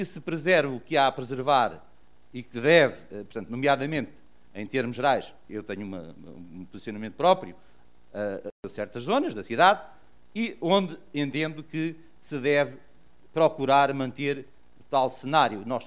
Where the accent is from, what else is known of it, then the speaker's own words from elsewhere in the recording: Pombal, Leiria, Portugal; Eu sou da zona centro do país, portanto sou de Pombal